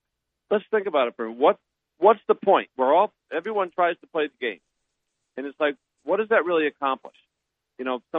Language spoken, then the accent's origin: English; Connecticut, United States; it's an honor to be recognized in, you know, my home state, you know, where I grew up in Connecticut.